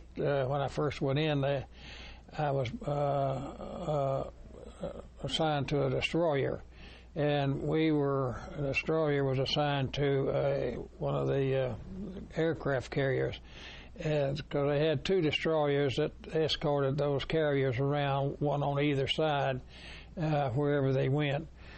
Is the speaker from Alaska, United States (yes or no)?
no; Texas, United States; I was born down in Red River County. That's southeast of Dallas area. Folks moved around quite a bit. We moved out to West Texas area and stayed 2 or 3 years and then back to Red River County.